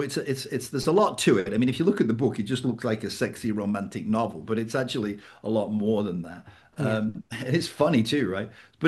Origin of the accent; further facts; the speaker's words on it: England, United Kingdom; now in Sarasota, United States; So I'm from the UK. I'm from England, but I live in Sarasota, Florida.